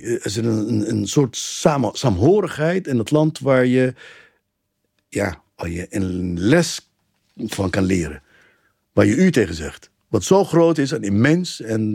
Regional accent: Egypt; Maar tegelijkertijd dacht ik als Egyptenaar van oh, ja.

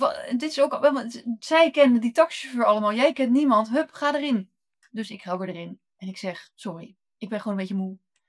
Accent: Rotterdam, South Holland, Netherlands; Ik kom uit Rotterdam en daar zeggen we, je kan van een drol een taart maken.

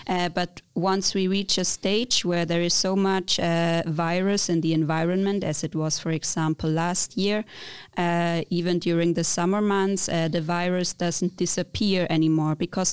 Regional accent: Germany; English is a second language; I'm originally from Germany, but have traveled quite a bit around the world since I finished my veterinary degree.

